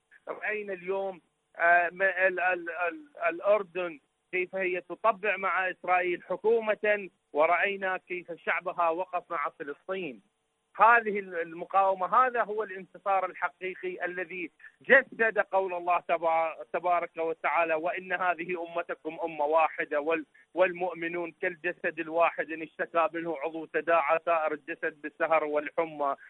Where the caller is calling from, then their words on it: Iraq; من العراق.